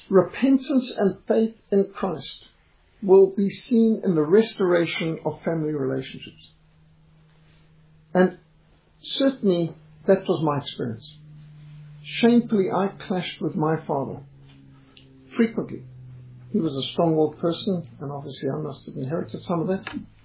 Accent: Zimbabwe; I said, I'm a Rhodesian. I'm not Englishman.

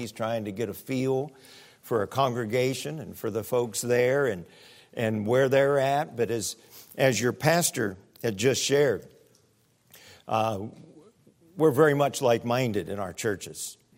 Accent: Pennsylvania, United States; born there; I've lived a good part of my life in Pennsylvania. I was born in Western Pennsylvania, and then pastored for 10 years in Western Pennsylvania.

